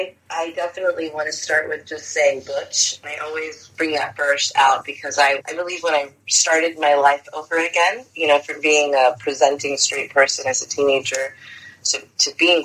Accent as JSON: {"language": "English", "town": "Brownsville", "region": "Texas", "country": "United States", "tie": "born or raised there", "also_born_or_lived": "Los Alamos, Texas / Mission, Texas / McAllen, Texas / Mexico", "said": "So I was born in Brownsville, baptized at Our Lady of Guadalupe Church. But I also, spent my time very much in Los Alamos, Texas, which is right near the border."}